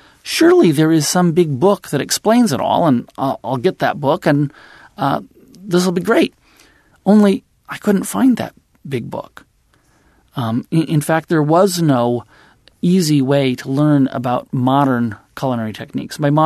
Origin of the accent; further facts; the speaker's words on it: Los Angeles, California, United States; I grew up in Los Angeles.